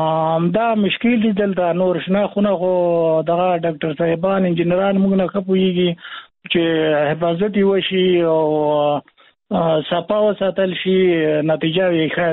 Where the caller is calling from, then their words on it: Khost, Afghanistan; په خوست ولایت کې یو